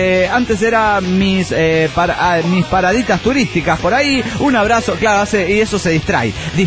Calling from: Panama; aquí saludando de Panamá

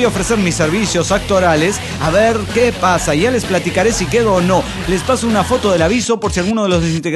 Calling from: Las Toscas, Santa Fe, Argentina; soy el conquistador de las Toscas Santa Fe Argentina.

